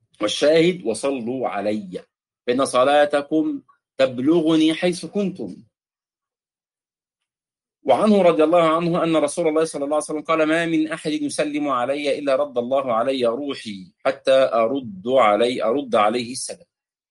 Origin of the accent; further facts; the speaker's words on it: Egypt; عندنا في مصر كما كنا نتعلمها في المدارس الابتدائية ونحن صغار